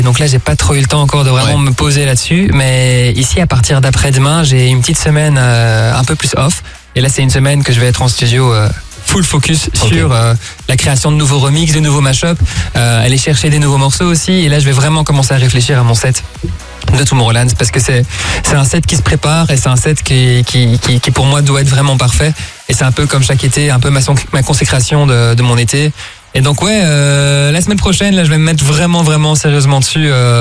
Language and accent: French; Belgium; Là où moi, de base, je suis belge et ça fait 10 ans maintenant que je tourne en Belgique.